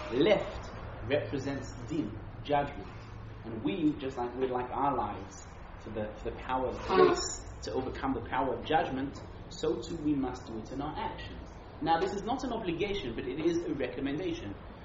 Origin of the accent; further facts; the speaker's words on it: Israel; born there; English is a second language; I was born in Eretz Yisroel. I was not born abroad, therefore English is not my mama lashon. By definition, I am not an English speaker.